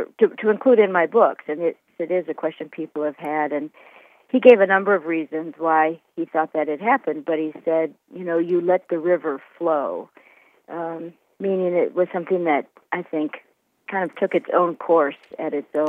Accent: Wisconsin, United States; I think as somebody growing up in Wisconsin

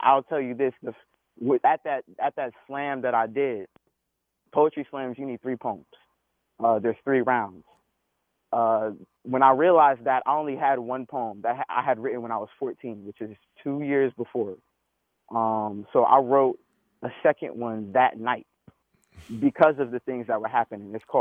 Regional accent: Raleigh, North Carolina, United States; Like, I grew up in Raleigh, so I went through Raleigh schools

